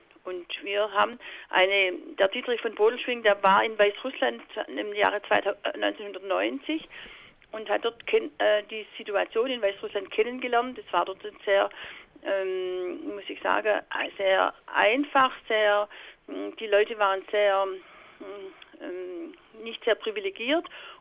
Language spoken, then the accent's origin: German; Holzgerlingen, Baden-Württemberg, Germany; ich komme ja hier aus Holzgerlingen, das ist in Süddeutschland